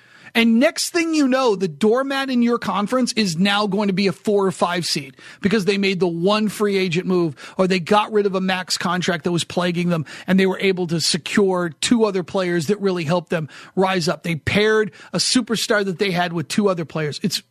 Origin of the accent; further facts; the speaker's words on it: Boston, Massachusetts, United States; the Celtics, for example, just growing up in Boston, just following the Celtics as closely as I did.